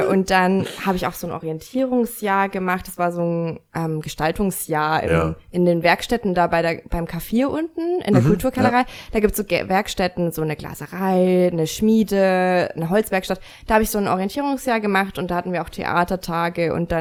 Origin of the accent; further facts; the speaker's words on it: Bavaria, Germany; now in Nuremberg, Germany; bin am Land groß geworden, deswegen, also in Niederbayern. aber das ist eine andere Geschichte. Ich komme eigentlich aus Niederbayern, aber bin seit 14 Jahren hier in Nürnberg.